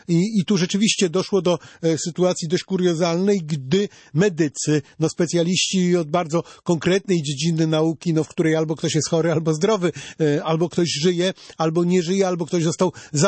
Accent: Olsztyn, Warmian-Masurian Voivodeship, Poland; ja też pochodzę z samej Warmii, z Olsztyna

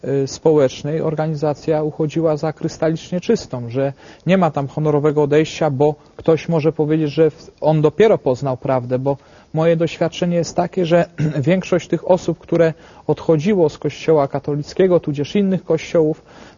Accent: Działdowo, Warmian-Masurian Voivodeship, Poland; Ale ja może chciałbym jeszcze wrócić do Działdowa, jeżeli ojciec pozwoli. Moja rodzinna miejscowość

